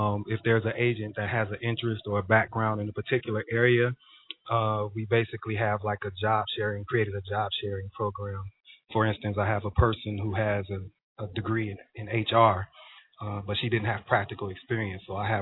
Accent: Raleigh, North Carolina, United States; from Raleigh, North Carolina.

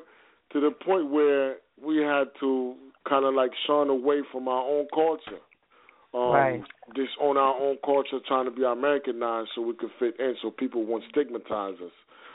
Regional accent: Brooklyn, New York, United States; But me, I'm not from Miami. I'm from Brooklyn, so I could speak only based on my Brooklyn experience.

